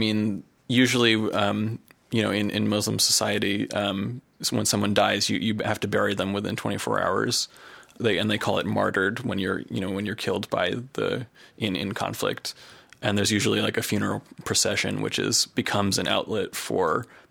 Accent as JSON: {"language": "English", "town": "Hanover", "region": "New Hampshire", "country": "United States", "said": "Yeah, I'm originally from Hanover, New Hampshire."}